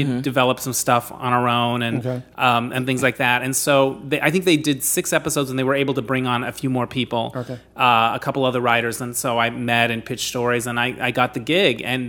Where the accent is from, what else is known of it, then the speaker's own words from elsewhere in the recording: Arizona, United States; Oh, because I grew up in Arizona. Our school was like a third Navajo.